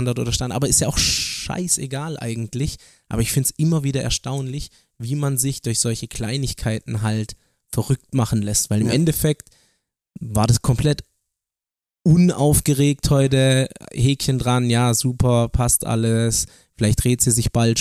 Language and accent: German; Baden-Württemberg, Germany; dass wir Schwaben sind.